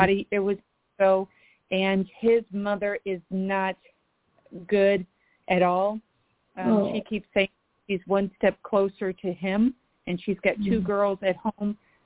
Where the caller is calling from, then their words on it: Waterloo, Illinois, United States; I'm from Waterloo, Illinois.